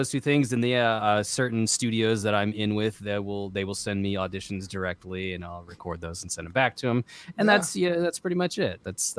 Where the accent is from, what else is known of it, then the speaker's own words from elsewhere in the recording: Arkansas, United States; And when you grow up, like I grew up in Arkansas, like far away from the Hollywood lifestyle, and celebrities back there were the college football players, you know?